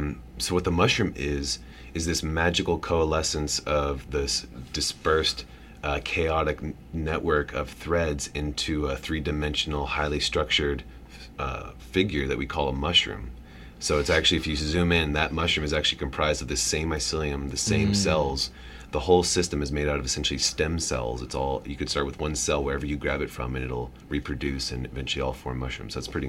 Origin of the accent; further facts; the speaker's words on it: Portland, Oregon, United States; also born or lived in Washington; I'm from Portland. I'm from Oregon and Washington, where, you know, we live in some of the most mushroom diverse and abundant parts of the world, really.